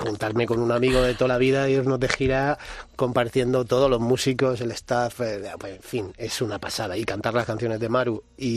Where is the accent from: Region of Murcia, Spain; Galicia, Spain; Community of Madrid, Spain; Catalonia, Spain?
Region of Murcia, Spain; Molina de Segura; soy de Murcia, de Molina de Segura, concretamente.